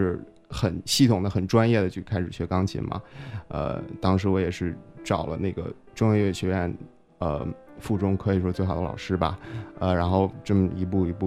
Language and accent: Chinese; Heilongjiang, China; born there; 当时我是出生在一个就是黑龙江的一个很小的一个城市里